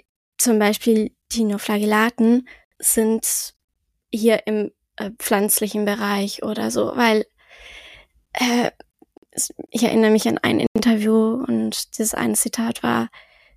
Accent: southwest France, France; Ich bin in Südwestfrankreich groß geworden.

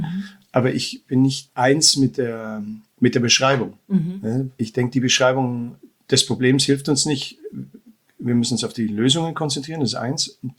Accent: Munich, Bavaria, Germany; stolz auf die Region Oberbayern zu sein, weil wir sind ja aus dem alpinen Raum und ich bin ursprünglich aus München.

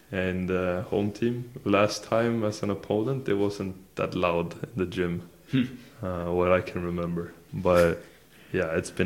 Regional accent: Falkenberg, Halland County, Sweden; Played in Falkenberg all my years in Sweden. I grew up in Falkenberg, and we had a pro team in the town.

